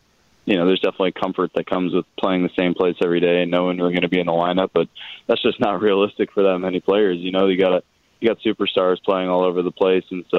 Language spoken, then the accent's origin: English; California, United States; now in Chicago, United States; I mean, I grew up in California, so definitely spent a lot of time outside in nature